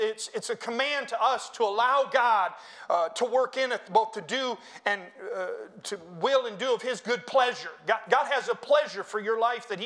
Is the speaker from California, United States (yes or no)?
no; Florida, United States; born there; I was born in Florida, and I keep telling him every time he gets on the thing, I say, Brother West, this only makes sense. You come back to your native land, and I go back to my native land.